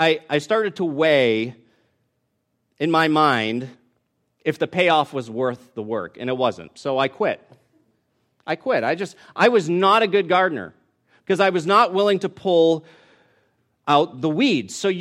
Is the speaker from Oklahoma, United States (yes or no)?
no; Boston, Massachusetts, United States; now in California, United States; Now, I grew up in Boston. People gardened, kind of, you know.